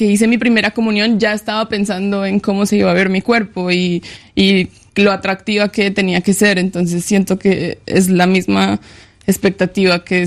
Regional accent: Pereira, Risaralda, Colombia; Y es una estatua que está en Pereira, en mi ciudad natal, en la plaza central

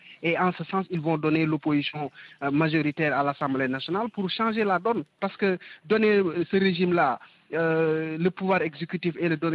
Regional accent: Senegal; nous sommes des patriotes, nous sommes des Sénégalais

